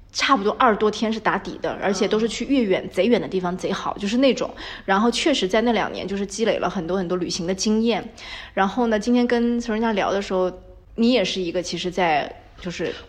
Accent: China; 比我们中国人都受不了

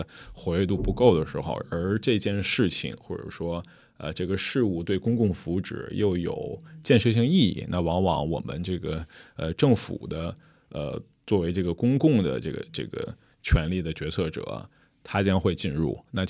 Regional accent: Beijing, China; now in Shanghai, China; 我作为一个北京人啊，我已经住在上海十年了，那我十年都住在一个街道，就是新华路街道。

